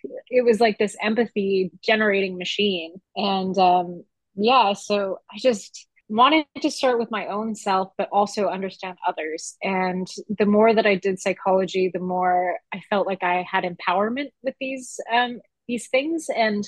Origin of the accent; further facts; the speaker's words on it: New Westminster, British Columbia, Canada; Okay, so I am also from the place that settlers call New Westminster, which is the area of the Coast Salish peoples of the Kakite First Nation.